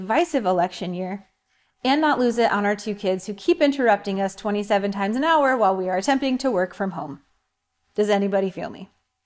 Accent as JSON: {"language": "English", "region": "Illinois", "country": "United States", "said": "Well, I'm from Illinois. I live in the same town Hank does, actually."}